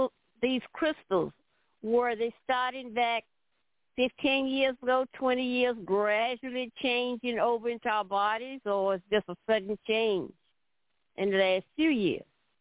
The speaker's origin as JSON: {"language": "English", "town": "Danville", "country": "United States", "said": "I'm from Danville."}